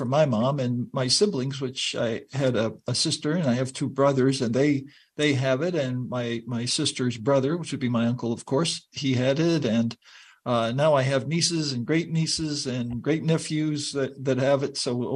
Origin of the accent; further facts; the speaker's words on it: Maine, United States; I'm from Northern Maine originally, and she knitted us woolen mittens and socks for the winters up there